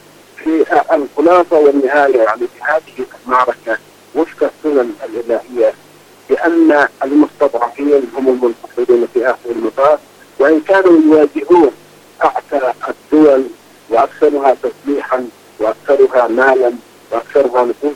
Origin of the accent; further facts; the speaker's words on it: Yemen; ونحن كيمنيين مهتمين أيضا بالموقف